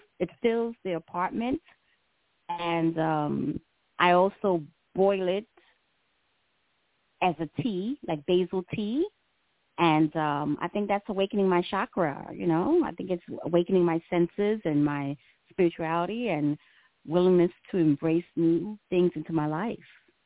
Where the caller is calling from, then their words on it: New York, United States; Hi, everyone. I'm from New York, New York.